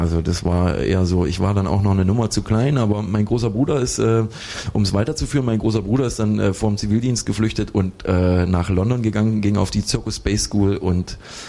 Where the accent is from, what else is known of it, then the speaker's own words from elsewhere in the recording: Tambach-Dietharz, Thuringia, Germany; now in Erfurt, Germany; Ich komme aus Tambach-Dietharz, ja.